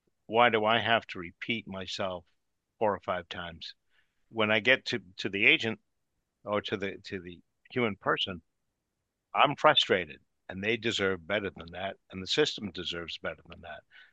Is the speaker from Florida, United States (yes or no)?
no; Boston, Massachusetts, United States; accent: Boston; It may be my Boston accent, sir.